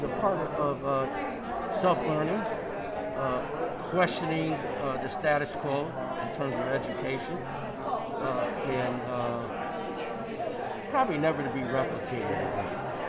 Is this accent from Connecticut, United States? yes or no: yes; Waterbury, Connecticut, United States; I'm from Waterbury